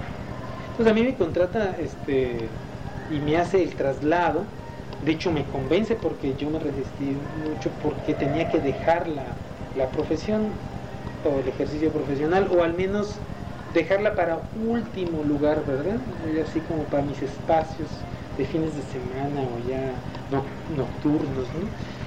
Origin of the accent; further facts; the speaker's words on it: Ensenada, Baja California, Mexico; also born or lived in Mexico City; Soy nativo de Ensenada, y en México y fuera de Ensenada, pues estuve cerca de 12 años. Entonces dije, bueno, me cansó un poco el ritmo de México y regresé a Ensenada, queriendo estar en una ciudad más tranquila.